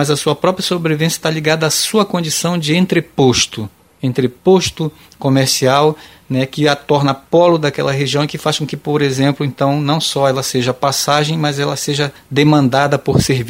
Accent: Pará, Brazil; E eu sou oriundo da região de Florestas.

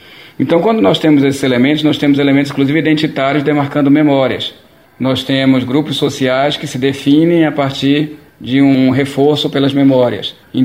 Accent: Pará, Brazil; Somos da Transamazônica. Ao mesmo tempo, como é que fica... Agora eu moro em Bragança. Bragança é essa cidade muito mais antiga, de aproximadamente 400 anos

